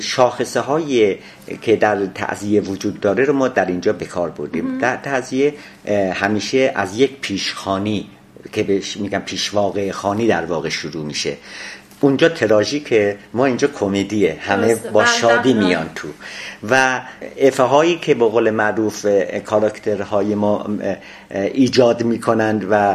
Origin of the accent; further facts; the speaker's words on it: Iran; و ضمن این که اعتقاد دارم من ایرانی هستم و نمایش رو من برای مردم ایران اجرا میکنم.